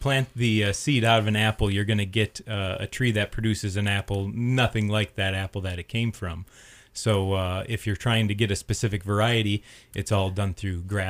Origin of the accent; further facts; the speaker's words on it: Wisconsin, United States; Well, I'm originally from Wisconsin, went to school in Minneapolis